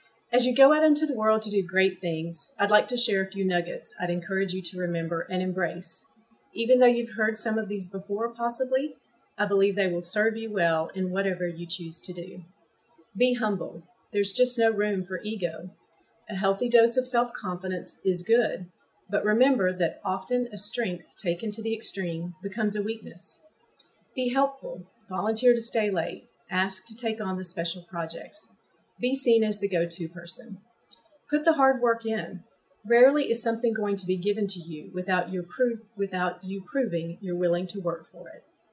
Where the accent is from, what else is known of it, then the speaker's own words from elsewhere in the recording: Tennessee, United States; I grew up in Tennessee in a middle-class family. As we've already established, I graduated from Tennessee Tech.